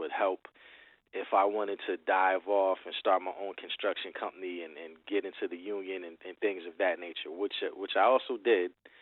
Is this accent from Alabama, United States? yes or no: no; New Brunswick, New Jersey, United States; also born or lived in Willowboro, New Jersey / Franklin, New Jersey; I was born in New Brunswick, New Jersey. I spent time between New Brunswick and Willowboro, New Jersey, and also Franklin, New Jersey, as far as my roots and where I lived and how I came up.